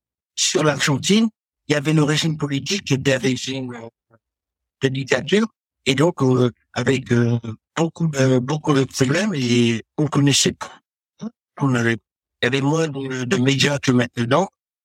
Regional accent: France; Quand on est français, on n'aime pas que ça marche bien.

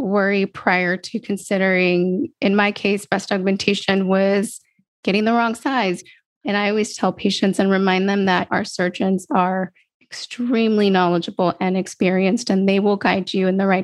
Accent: San Diego, California, United States; I'm a San Diego native. I was born and raised in San Diego. My family's in San Diego.

